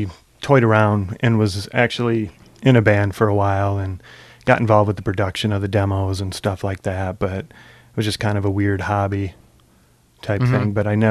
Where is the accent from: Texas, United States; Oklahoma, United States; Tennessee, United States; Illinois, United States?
Illinois, United States; Chicago; coming from the Midwest, I was originally from Chicago